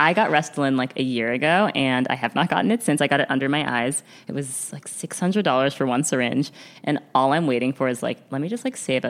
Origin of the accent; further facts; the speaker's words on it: New York, United States; which as a New Yorker, like you're like, you just reject.